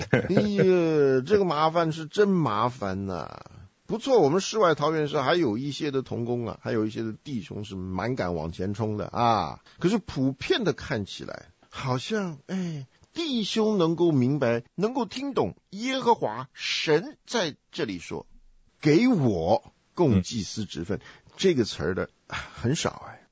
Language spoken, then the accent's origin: Chinese; China; 不像我们从中国来的很拘束。